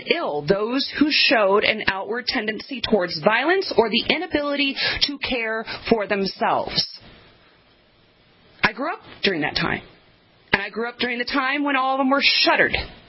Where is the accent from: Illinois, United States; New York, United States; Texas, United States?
Illinois, United States; Elgin; I came from Elgin, Illinois